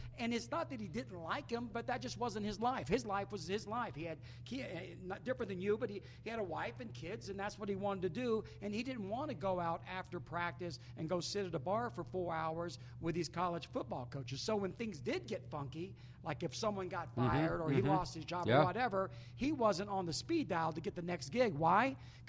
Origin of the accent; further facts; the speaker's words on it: Charleston, South Carolina, United States; moved away; But I'm not from here either. I'm mm-hmm. from South Carolina. I was raised in Charleston, and I remember that when I came to Utah